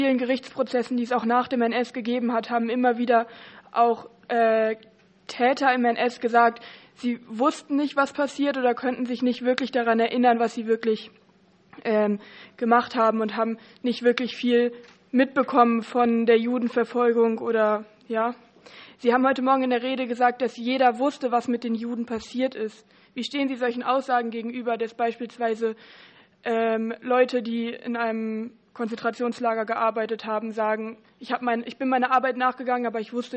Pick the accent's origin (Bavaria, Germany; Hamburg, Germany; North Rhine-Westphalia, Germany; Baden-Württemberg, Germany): Bavaria, Germany; Bayreuth; now in Berlin, Germany; Ich komme aus Bayreuth und arbeite fürs Anne-Frank-Zentrum hier in Berlin.